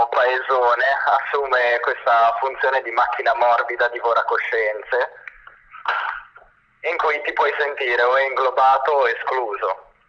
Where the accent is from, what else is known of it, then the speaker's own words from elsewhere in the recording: Benevento, Campania, Italy; nelle piccole città, poi appunto vengo da Benevento